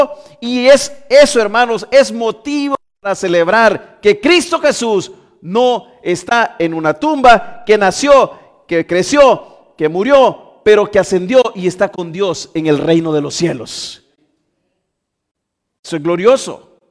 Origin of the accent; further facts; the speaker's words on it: El Salvador; Como buenos salvadoreños, comemos panes con pollos todos hasta el fin del año